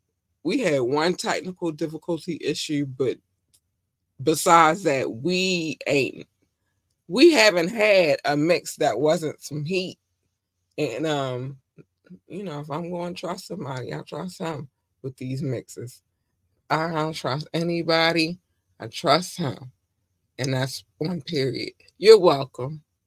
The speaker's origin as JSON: {"language": "English", "town": "Baltimore", "region": "Maryland", "country": "United States", "tie": "born or raised there", "said": "That's one thing I love growing up in Baltimore."}